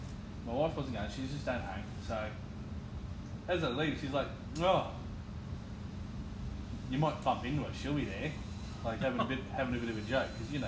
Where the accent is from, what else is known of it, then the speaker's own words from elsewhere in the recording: Liverpool, North West England, United Kingdom; I'm from Liverpool.